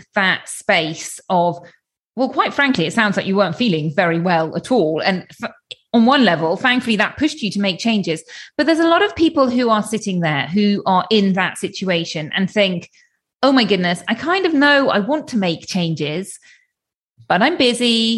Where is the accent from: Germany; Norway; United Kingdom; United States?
United Kingdom; as a British person